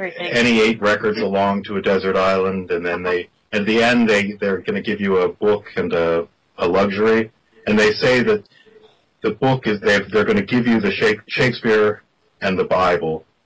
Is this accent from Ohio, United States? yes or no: yes; Cleveland, Ohio, United States; When I was about 11 years old or 12, the Cleveland Playhouse, I grew up in Cleveland